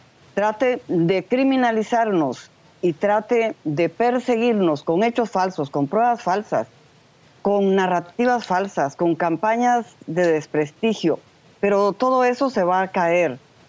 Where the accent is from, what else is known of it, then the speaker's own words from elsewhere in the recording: Guatemala; Lo que yo como guatemalteca anhelo